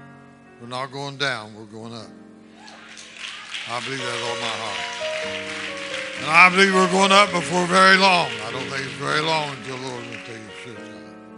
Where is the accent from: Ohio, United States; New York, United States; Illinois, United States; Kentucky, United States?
Ohio, United States; born there; He was born in Texas, I was born in Ohio.